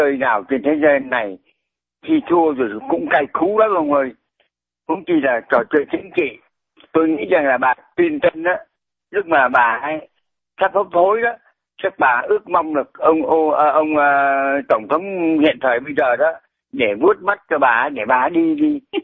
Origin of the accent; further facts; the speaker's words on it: Northern Vietnam, Vietnam; tôi là dân Bắc Kỳ